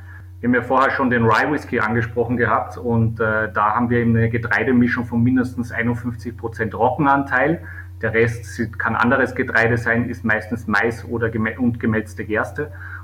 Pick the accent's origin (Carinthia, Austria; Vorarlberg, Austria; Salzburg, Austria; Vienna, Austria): Carinthia, Austria; Das ist der Ort, wo ich aufgewachsen bin und wo ich jetzt mal den Sommer verbringe.